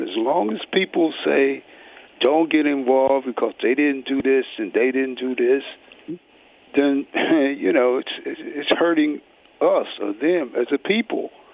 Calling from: New York, United States; I'm calling from New York about the mayoral, the contest that's going on in, with the mayor.

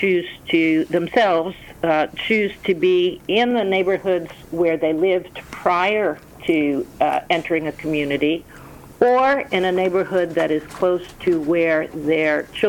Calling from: Houston, Texas, United States; You called me in Houston, Texas. Just got back here and I'm headed back to Orange County tomorrow.

